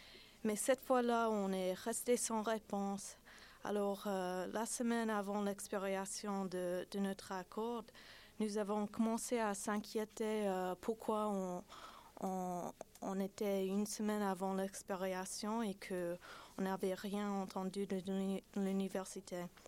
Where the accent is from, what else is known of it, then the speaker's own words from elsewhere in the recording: United States; French is a second language; je suis américaine, alors je ne suis même pas russe